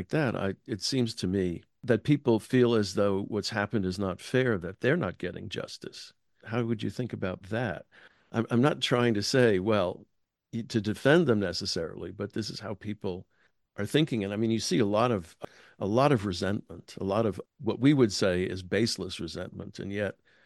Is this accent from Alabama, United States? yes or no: no; Houston, Texas, United States; I grew up in Houston when there was a football team called the Oilers.